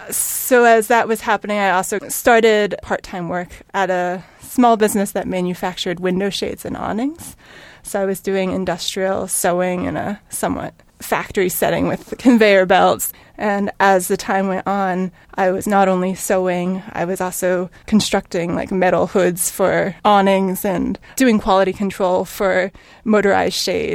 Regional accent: Morgantown, West Virginia, United States; I grew up in West Virginia. It was a college town. It's Morgantown. Yeah. But for most of my childhood, we lived about 20 minutes outside of town in the woods.

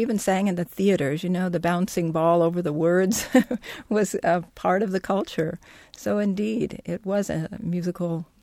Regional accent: Missouri, United States; I grew up in Missouri and on a farm. Not in a particularly musical family, but in a particularly musical culture.

